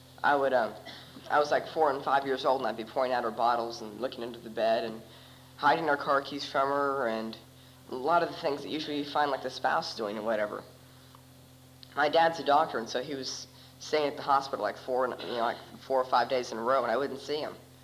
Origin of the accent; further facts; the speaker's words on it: Arizona, United States; also born or lived in Michigan; I was born in Michigan, 1969, and I only stayed there for a few months, and I was my family moved to Arizona, and I was very young.